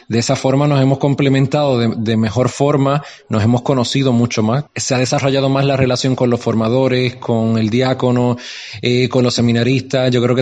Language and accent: Spanish; Puerto Rico; Reconozco, ya que vengo de Puerto Rico, reconozco que al principio me dio mucho miedo